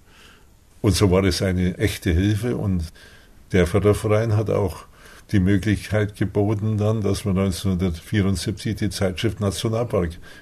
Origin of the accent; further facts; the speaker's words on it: Bavaria, Germany; in meiner Heimat in Mittelfranken habe ich am Nachbarort